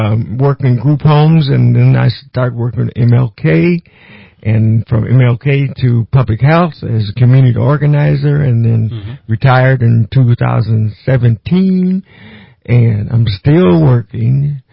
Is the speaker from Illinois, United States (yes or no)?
yes; North Chicago, Illinois, United States; now in Southern California, United States; Born and raised in North Chicago, Illinois. Nine kids, a minister.